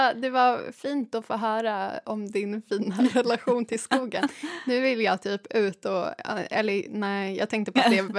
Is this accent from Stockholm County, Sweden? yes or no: yes; Stockholm, Stockholm County, Sweden; vi som är stockholmare som har ett så himla stockholmsperspektiv på naturen